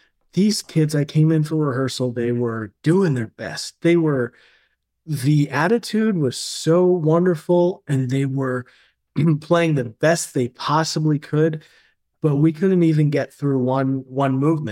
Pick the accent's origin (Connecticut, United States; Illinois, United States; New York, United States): Connecticut, United States; I grew up in Connecticut, and so my first symphony concerts that I ever saw were